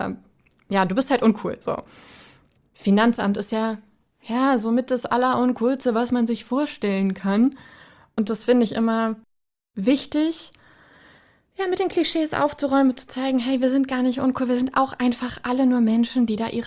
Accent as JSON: {"language": "German", "region": "Berlin", "country": "Germany", "tie": "born or raised there", "said": "Ja, ich bin geborene Berlinerin."}